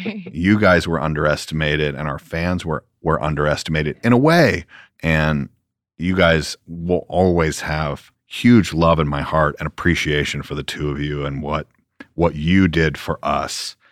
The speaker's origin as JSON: {"language": "English", "region": "Georgia", "country": "United States", "lives_now": "California, United States", "said": "I'm a guy from Georgia that now lives in California"}